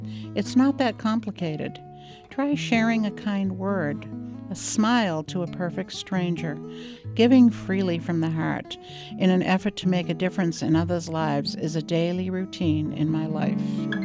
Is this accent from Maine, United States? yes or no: yes; Boothbay, Maine, United States; I'm from Booth Bay, Maine.